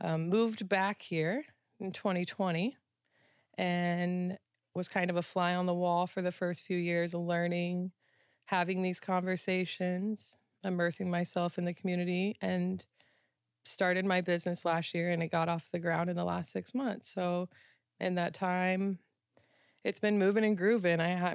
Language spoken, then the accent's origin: English; Indiana, United States; now in Los Angeles, United States; So born and raised in Indiana, moved in 2009 out to Los Angeles.